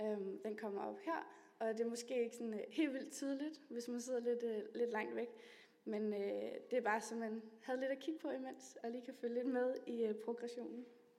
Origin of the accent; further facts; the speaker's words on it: Osted, Zealand, Denmark; now in Skovlunde, Denmark; og jeg kommer her fra Osted, er vokset op her, og bor nu i Skovlunde sammen med Jonathan, og kommer i Vandløse Frikirke.